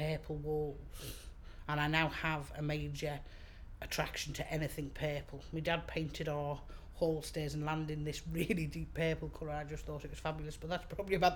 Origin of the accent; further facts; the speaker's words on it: Liverpool, North West England, United Kingdom; accent: Liverpool; I mean, growing up in Liverpool, you didn't really, I suppose when you're growing up, you just accept where it is that you are.